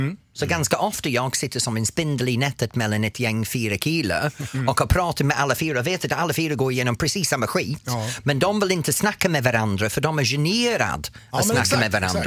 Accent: England, United Kingdom; Gay tycker jag som engelsman, det är en okej ord för mig.

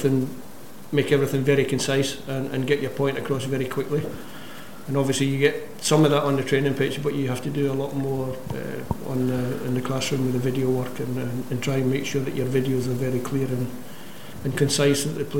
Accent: Scotland, United Kingdom; accent: Scottish; moved away; I don't think I sound English. I think I sound pretty much the way I sounded when I went down south. Always been patriotic about Scotland.

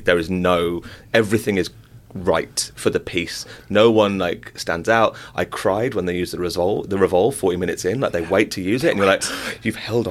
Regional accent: Solihull, West Midlands, United Kingdom; So I'm from Solihull. Uh-huh. So going into London to see a show was like a big thing.

